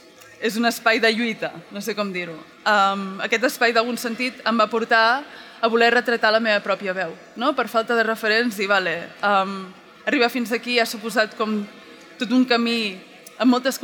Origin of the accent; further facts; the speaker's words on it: Torelló, Catalonia, Spain; a mesura que he anat creixent, al meu poble, que jo sóc de Torelló, i allà hi ha molta cultura d'underground i molta música en viu